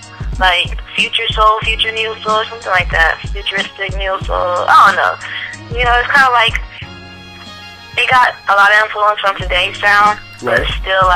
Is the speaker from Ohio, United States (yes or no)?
yes; Lima, Ohio, United States; born there; now in Chicago, United States; Yeah. I was born in Lima, Ohio.